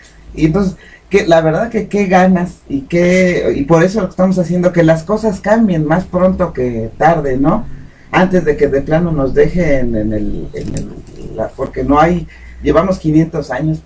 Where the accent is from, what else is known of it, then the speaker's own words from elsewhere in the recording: Mexico; nosotros como mexicanos, yo me acuerdo